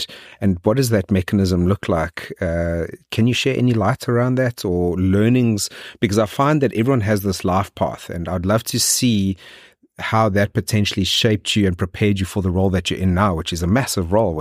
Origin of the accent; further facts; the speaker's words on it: South Africa; I come from South Africa where it's a blend of first and third and we've got our own rich history. And I'm a very proud and patriotic South African